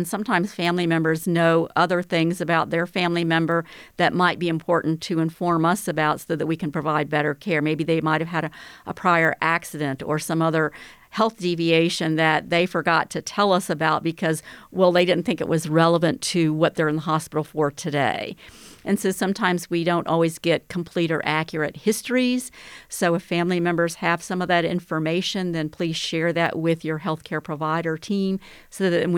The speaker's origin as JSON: {"language": "English", "region": "North Carolina", "country": "United States", "said": "I think it's also because I'm from North Carolina, so I'm used to having family all over in the room."}